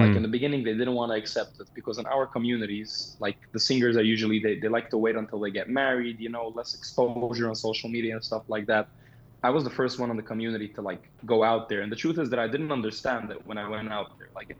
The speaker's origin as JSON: {"language": "English", "town": "Brooklyn", "region": "New York", "country": "United States", "tie": "born or raised there", "first_language": "Yiddish", "second_language": "English", "said": "Now, my first language was Yiddish. I grew up in a Hasidic home in Brooklyn, New York. And I always spoke Yiddish. Yiddish is the language that I think in."}